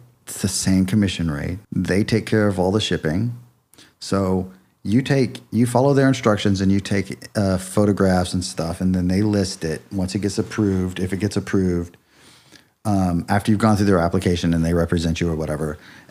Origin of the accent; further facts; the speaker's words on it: Ohio, United States; Where I grew up in Ohio, it was just flat.